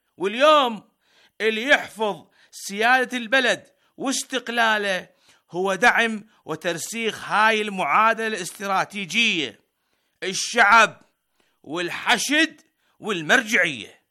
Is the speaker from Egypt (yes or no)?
no; Iraq; إحنا العراقيين الحق الأول بالنسبة لنا